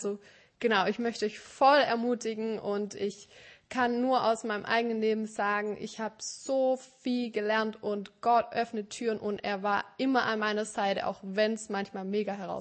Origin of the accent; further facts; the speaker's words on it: Germany; Leute, ich komme aus Deutschland